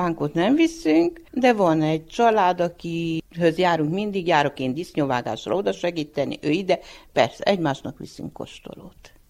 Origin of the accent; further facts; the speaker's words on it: Nagysolymos, Harghita, Romania; now in Magyarandrásfalva, Romania; Nagysolymosból jöttem ide, 1-8-at ott jártam, utána Benkeresztúr a Talicaomba.